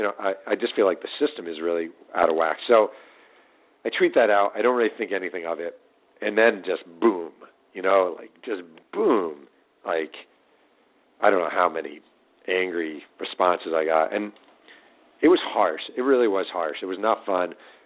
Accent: New York, United States; I mean, I use Corbett because I grew up in New York and I watch the Jets a lot.

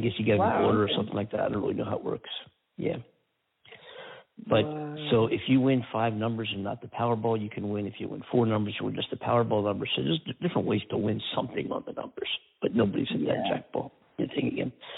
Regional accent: Pennsylvania, United States; My home state of Pennsylvania, where we have Fetterman running against this doctor who's been on TV

